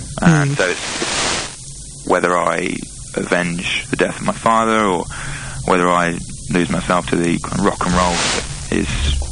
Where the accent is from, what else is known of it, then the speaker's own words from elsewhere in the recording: Archway, London, United Kingdom; because I'm not actually from Hornchurch, I'm from Archway